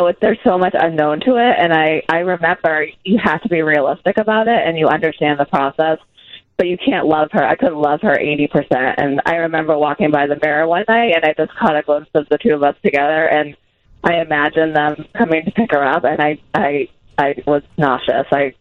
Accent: Lowell, Massachusetts, United States; We are in Massachusetts. We are from Lowell, Massachusetts.

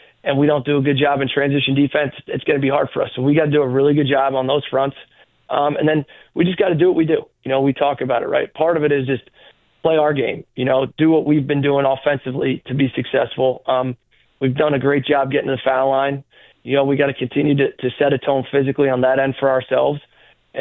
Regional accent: Philadelphia, Pennsylvania, United States; You know, I came from the Philadelphia Big Five.

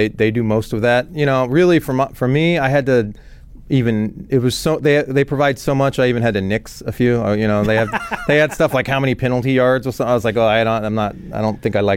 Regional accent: Dallas, Texas, United States; I grew up in Dallas, so it does pain me to yell "

